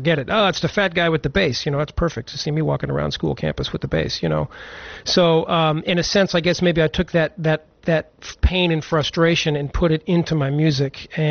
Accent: Tucson, Arizona, United States; Well, I'm from Tucson, Arizona, originally. and I was very fortunate to grow up in a house where pursuing your dream and your art was something that was a big part of my life.

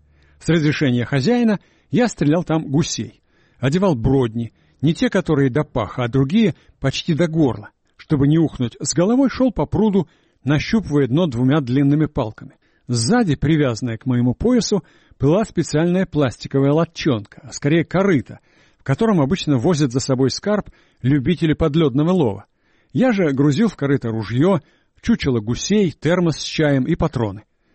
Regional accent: Russia; Жена сообщила, что я родом из России.

